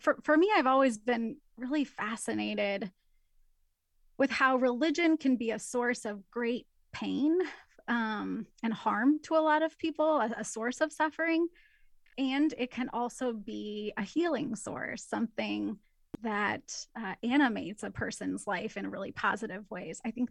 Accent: Seattle, Washington, United States; I grew up in the Seattle area, which is known for being quite secular

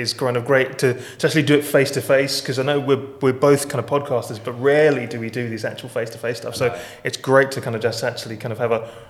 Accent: Luton, East of England, United Kingdom; So I grew up in Luton, though I've kind of lost the accent a little bit, thanks to my mum.

